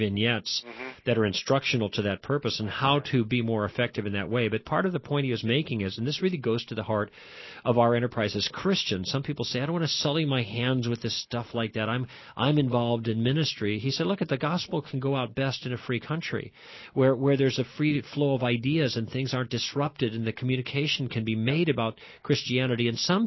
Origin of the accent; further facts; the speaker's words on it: Chicago, Illinois, United States; I grew up in Chicago, in a Polish Catholic neighborhood, and there were tons of immigrants there.